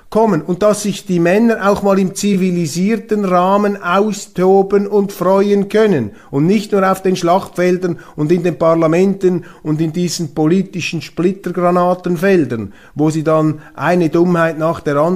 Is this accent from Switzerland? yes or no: yes; Switzerland; Da halte ich mich fern davon. Als Schweizer sehen Sie es mir nach.